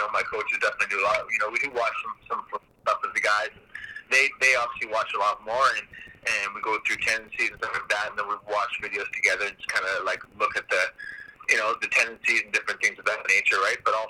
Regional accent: Canada; represented, you know, like, Canada in that sense, you know, on a bigger stage with a big opponent in my hometown.

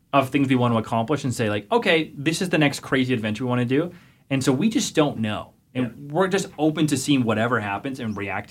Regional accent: Saskatoon, Saskatchewan, Canada; I grew up in Saskatoon. It was my childhood from like 0 to 11. And then I came back here.

